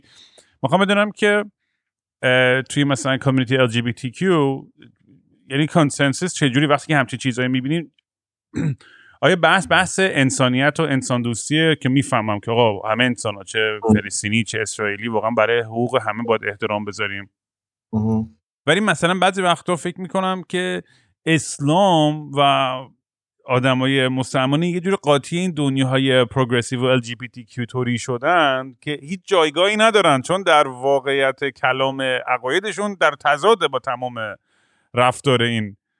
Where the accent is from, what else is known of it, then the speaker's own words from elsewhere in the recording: Iran; مثلا من الان اگه ایران بودم فکر کنم هر شب